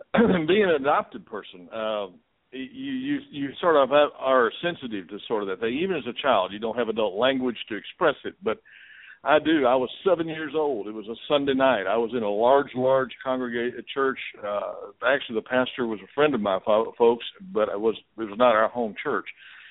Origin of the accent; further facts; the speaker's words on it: Dallas, Texas, United States; born there; I was born in 1943 in Dallas, Texas. I was born there, and I was a child of an unwed mother